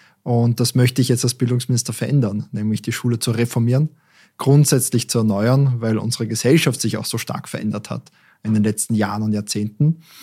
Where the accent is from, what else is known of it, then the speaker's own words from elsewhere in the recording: Salzburg, Austria; ich bin in Salzburg aufgewachsen, in einer sehr internationalen Familie. Meine Mutter ist Französin, mein Vater ist Ungar und habe so unterschiedliche kulturelle Hintergründe mitbekommen